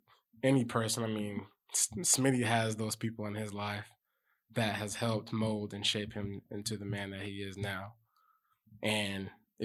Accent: Lacey, Washington, United States; also born or lived in Fort Lewis; Lacey, Washington.

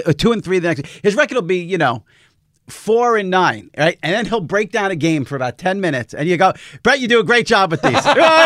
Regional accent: New York, United States; I'm a New Yorker, so I'm like, I like that segment a lot now.

